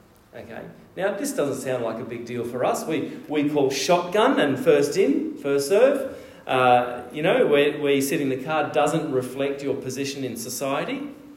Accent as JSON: {"language": "English", "country": "Australia", "said": "that's what you do as an Australian"}